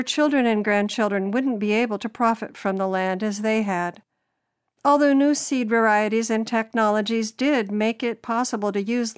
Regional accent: Goodland, Kansas, United States; A few years ago, I attended a meeting in my hometown, Goodland, Kansas.

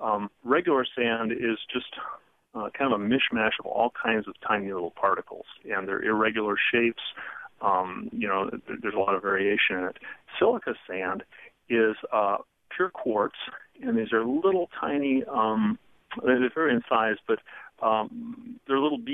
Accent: Red Wing, Minnesota, United States; now in St. Paul, United States; I grew up in Red Wing, which is a river town, Mississippi River town, just south of the Twin Cities in Minnesota. And I still have family there. I live in St. Paul now.

